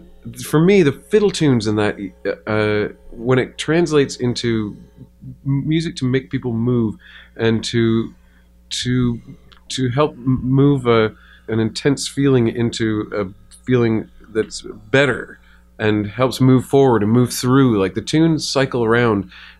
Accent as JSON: {"language": "English", "region": "Ontario", "country": "Canada", "said": "I come from Manitoulin Island and moved to the city"}